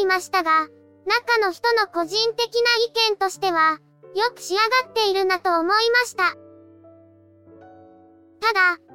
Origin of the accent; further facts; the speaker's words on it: Fukuoka, Japan; also born or lived in Niigata; 生まれは新潟市内です。父親が当時新潟で働いていたので、そこで中の人が生まれたわけですけど、すぐに再度転勤で福岡に戻って以来